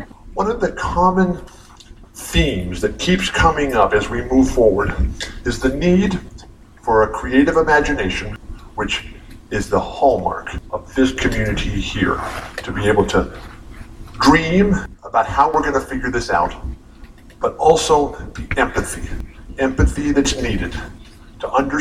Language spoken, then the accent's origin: English; La Mesa, California, United States; I'm from La Mesa. I went to Helix.